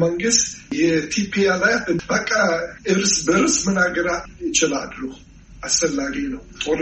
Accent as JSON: {"language": "Amharic", "country": "United States", "said": "እኔ አሜሪካዊ ነኝ፣ ግን ኢትዮጵያን ሀገር እቆጥራለሁ።"}